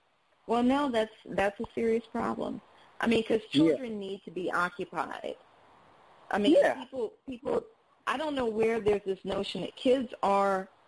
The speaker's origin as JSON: {"language": "English", "town": "New Orleans", "region": "Louisiana", "country": "United States", "tie": "born or raised there", "said": "I remember as a kid, I grew up in New Orleans"}